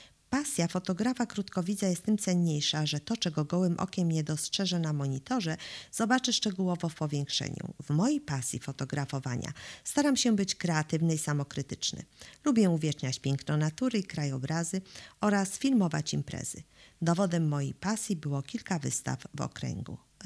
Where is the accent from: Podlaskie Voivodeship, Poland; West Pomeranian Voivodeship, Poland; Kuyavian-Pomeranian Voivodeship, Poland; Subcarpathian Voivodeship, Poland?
Kuyavian-Pomeranian Voivodeship, Poland; Kruszwica; jestem zodiakalną rybą. Urodziłem się w Kruszwicy, w domu z widokiem na Gopło i Półwysep Rzępowski, zabytkową Mysią Wieżą. Tam spędziłem dzieciństwo do 25 roku.